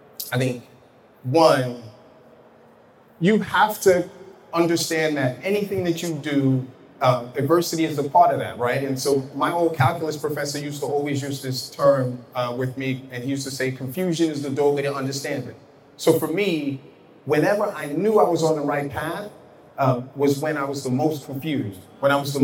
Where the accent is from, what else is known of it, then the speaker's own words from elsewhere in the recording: Brooklyn, New York, United States; my whole journey was this dichotomy of growing up in Brooklyn, growing up in Bed-Stuy, and not having a lot of friends